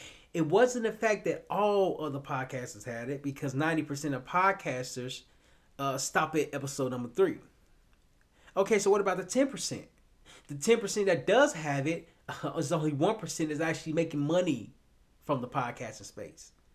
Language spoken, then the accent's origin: English; Little Rock, Arkansas, United States; So I'm from Little Rock, Arkansas. I was raised by a single mother who raised three boys by herself.